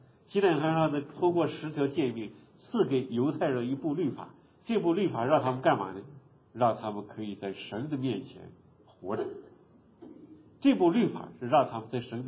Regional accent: China; 这个在我们中国人历史上也是这样，对吧？

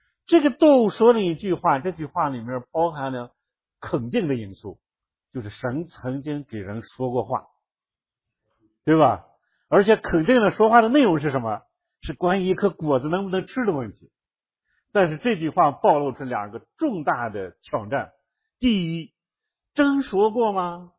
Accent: Shaanxi, China; 但是你会发现这个女人讲话她很有意思，有点像我们陕西人。

